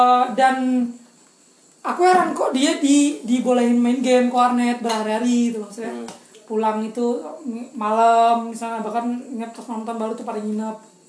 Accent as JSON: {"language": "Indonesian", "town": "Sanggau", "region": "West Kalimantan", "country": "Indonesia", "tie": "born or raised there", "said": "Dulu di daerahku, di Sanggau, itu kami sering main Swarnet."}